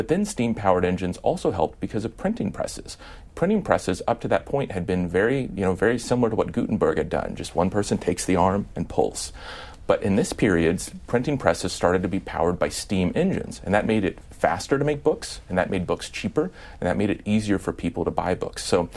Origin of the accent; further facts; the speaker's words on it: Midwest, United States; Well, because I'm from the Midwest, my bias makes me want to say Lincoln